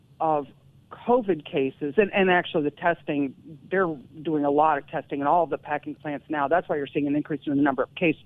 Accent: Storm Lake, Iowa, United States; I grew up in near Storm Lake, which is northwest Iowa, Buena Vista County

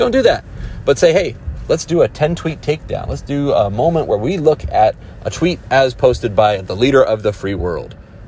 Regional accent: New Jersey, United States; I got big shoulders and a big mouth, and I'm from New Jersey, so let's go ahead and throw hands, man.

